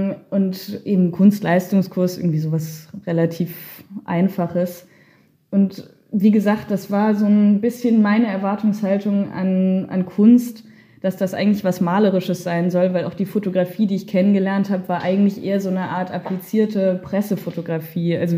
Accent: Wiesbaden, Hesse, Germany; ich komme aus Wiesbaden ursprünglich

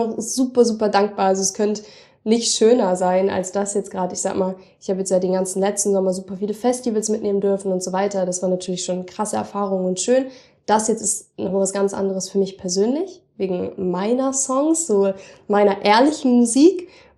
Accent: Northern Germany, Germany; weil ich komme ja voll aus dem Norden

